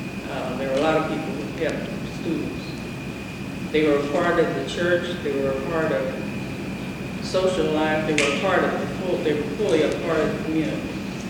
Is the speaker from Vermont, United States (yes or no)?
no; Champaign, Illinois, United States; And I said, I'm from Champaign.